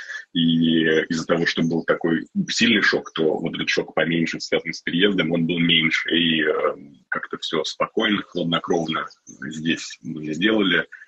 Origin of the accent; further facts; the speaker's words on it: Saint Petersburg, Russia; also born or lived in Moscow; я из Петербурга, долго жил в Москве, потом опять вернулся в Петербург.